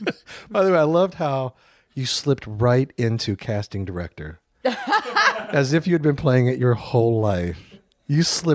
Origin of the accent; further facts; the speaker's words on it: Kansas City, United States; Kansas City.